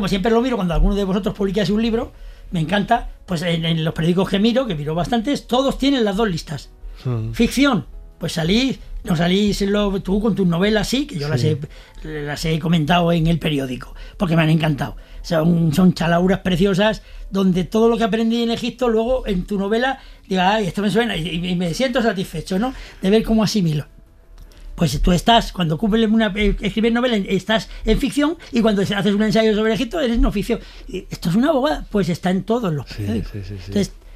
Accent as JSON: {"language": "Spanish", "country": "Spain", "said": "porque yo soy español y tengo un idioma español asentado en mi"}